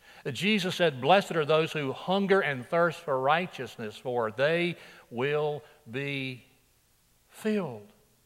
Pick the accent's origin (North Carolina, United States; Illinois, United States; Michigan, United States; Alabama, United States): Alabama, United States; Floral; one of our mothers transported us from my hometown, Floral, Alabama, to this campground.